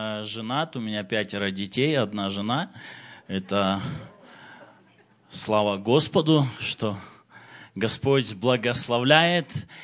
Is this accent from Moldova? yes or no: yes; Moldova; moved away as an adult; also born or lived in Russia; И мы находились 20 лет в России, сами мы родом из Молдавии, и 20 лет мы находились в России, были миссионерами, служили 8 лет в Сибири и 12 лет в Москве, Московской области.